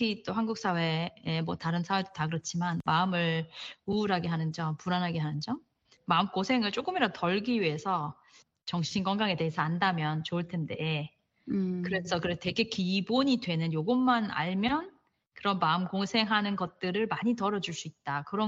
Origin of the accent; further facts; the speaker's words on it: Daegu, South Korea; 왜냐하면 전 대구 사람이거든요. 엄청 춥잖아요.